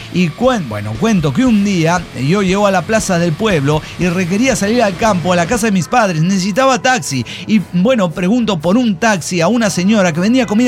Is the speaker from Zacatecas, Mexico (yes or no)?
no; Xalapa, Veracruz, Mexico; born there; now in San Luis Potosí, Mexico; Es verdad, pero nací orgullosamente en Jalapa, Veracruz.